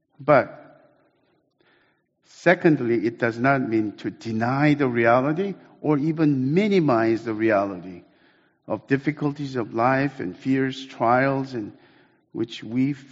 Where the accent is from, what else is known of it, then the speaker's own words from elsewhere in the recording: Dallas, Texas, United States; I grew up in Dallas, and as a 1.5 generation